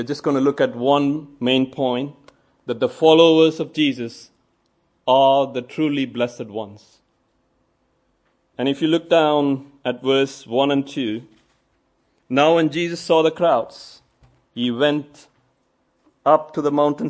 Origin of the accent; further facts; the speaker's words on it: India; I'm from India.